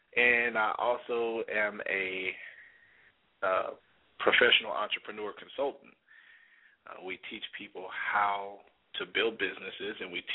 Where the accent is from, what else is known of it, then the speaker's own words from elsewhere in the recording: Houston, Texas, United States; I am originally from Houston, born and raised. Go Rockets.